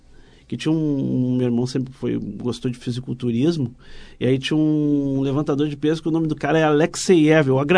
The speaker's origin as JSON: {"language": "Portuguese", "town": "Natal", "region": "Rio Grande do Norte", "country": "Brazil", "tie": "born there", "said": "eu nasci em Natal, 25 de dezembro."}